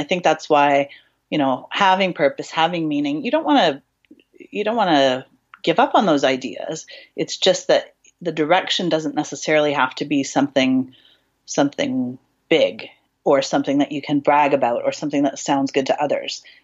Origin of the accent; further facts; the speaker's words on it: Canada; We didn't say I'm from Canada, but now the secret is out.